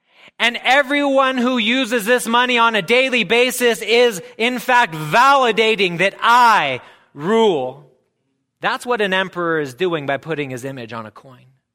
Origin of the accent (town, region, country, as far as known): Nevada, United States